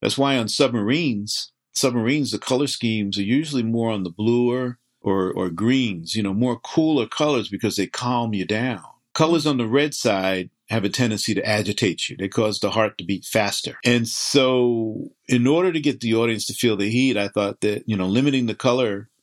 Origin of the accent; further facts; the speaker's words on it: Newark, New Jersey, United States; recalled my adventures, you know, growing up in the projects in Newark